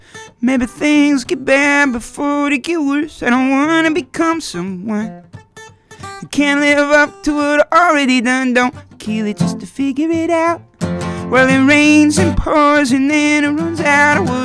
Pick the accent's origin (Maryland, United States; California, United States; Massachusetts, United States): California, United States; I'm a Californian, true Californian, one of those Californians that has a hard time considering living elsewhere